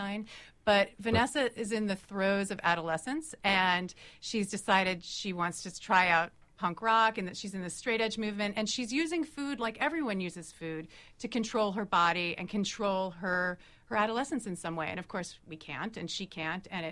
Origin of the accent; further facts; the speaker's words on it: Chevy Chase, Maryland, United States; I grew up in Chevy Chase, Maryland, which is literally one moment away from D.C.